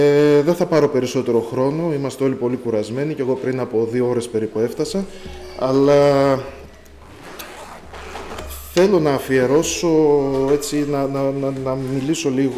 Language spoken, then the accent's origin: Greek; Ioannina, Epirus, Greece; από τα Γιάννενα.